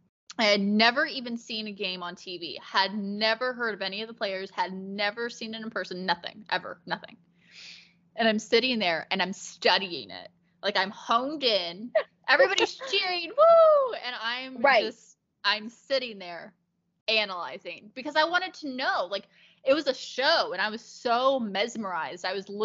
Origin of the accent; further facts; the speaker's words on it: Las Vegas, Nevada, United States; I'm a VGK fan. I'm from Vegas.